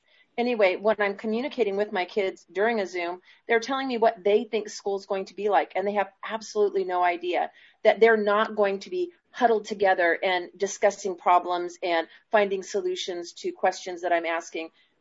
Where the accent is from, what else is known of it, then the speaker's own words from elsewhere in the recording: Marysville, California, United States; This is my 31st year in this district. I born and raised in Marysville, went through all the school system here, and have been really proud to be part of this district.